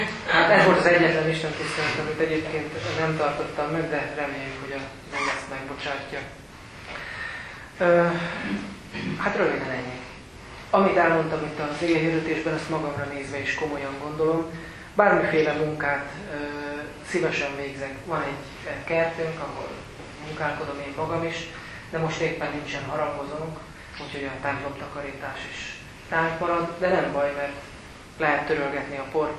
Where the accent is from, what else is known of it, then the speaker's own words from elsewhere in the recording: Makó, Csongrád-Csanád, Hungary; de egyébként dél-alföldi származású vagyok, Makóról származom